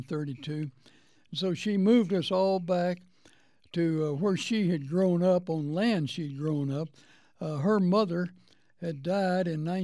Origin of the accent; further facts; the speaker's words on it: Waco, Texas, United States; Actually, I was born here in Waco, lived here until I was 7 years old